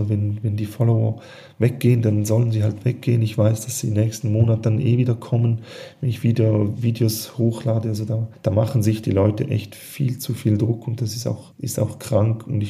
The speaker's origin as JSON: {"language": "German", "country": "Switzerland", "said": "ich komme aus der Schweiz. In der Schweiz habe ich schon ein ganz anderes Standing wie in Deutschland. Und bei mir ist halt so, ich muss wie zwei Sprachen bedienen, Schweizerdeutsch und Deutsch."}